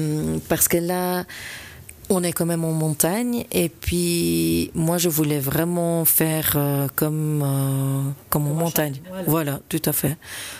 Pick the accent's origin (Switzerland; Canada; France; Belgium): Belgium; une petite touche, parce qu'on est belge, une petite touche flamande